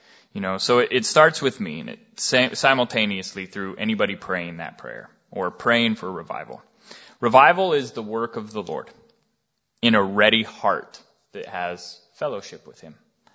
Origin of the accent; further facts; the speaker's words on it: Wyoming, United States; So growing up in Wyoming, though, we have animals, lots of them, and we have a lot of mountains, too.